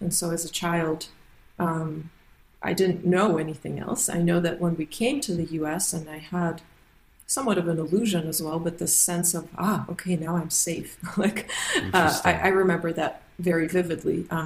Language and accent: English; Russia; So I was 5 years old when the Soviet Union collapsed, and my sense of Russian culture was very influenced by that event. I didn't really grow up in communism anymore